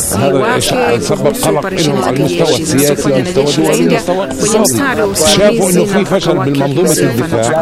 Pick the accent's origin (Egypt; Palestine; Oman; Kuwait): Palestine; إحنا كفلسطينيين